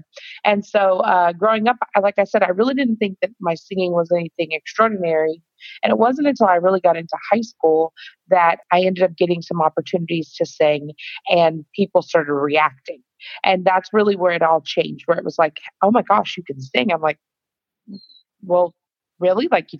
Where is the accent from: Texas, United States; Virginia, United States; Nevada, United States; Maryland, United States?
Texas, United States; Pasadena; I live in Houston, Texas. I grew up in Pasadena, which is a suburb of Houston, Texas.